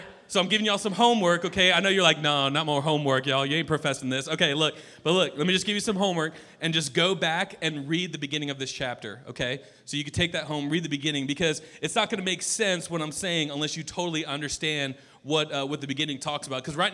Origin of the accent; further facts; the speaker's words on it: Roswell, United States; Back where I grew up in Roswell, shout out to my girl Lily. I've known Lily since she was, 3 years old?